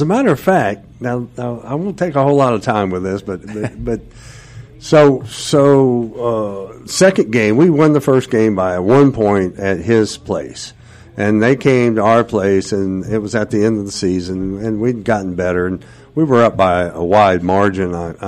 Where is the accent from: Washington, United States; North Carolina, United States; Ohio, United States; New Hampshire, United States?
North Carolina, United States; High Point; I grew up in High Point, North Carolina.